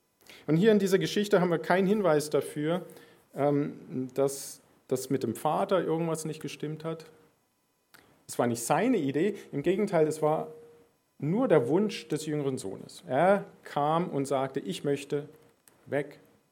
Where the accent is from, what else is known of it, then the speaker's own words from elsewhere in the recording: Philippines; Ich bin auf den Philippinen aufgewachsen, das ist auch so eine Schamkultur.